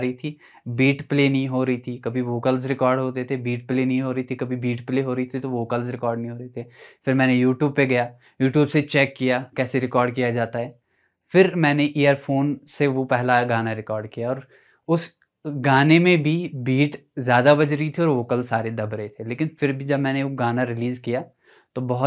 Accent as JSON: {"language": "Hindi", "region": "Jammu and Kashmir", "country": "India", "said": "because हम south Kashmir से belong करते थे, गाँव का कोई लड़का मिलता था गाली दे के जाता था"}